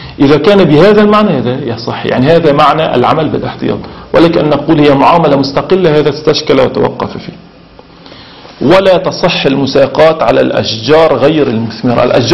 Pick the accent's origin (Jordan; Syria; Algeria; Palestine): Syria; وبعضهم نحن في شمال سوريا يقول الجبس